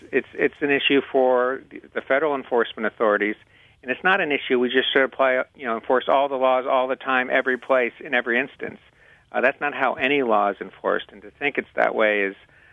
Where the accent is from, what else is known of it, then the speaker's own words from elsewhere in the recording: California, United States; And in the past, my home state, California, decided in the 1990s to try to get involved in immigration.